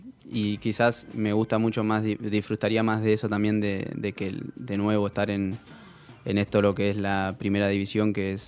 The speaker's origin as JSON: {"language": "Spanish", "country": "Argentina", "moved": "yes", "said": "vivimos en un país, bueno, yo hace varios años que no vivo, pero me siento muy argentino."}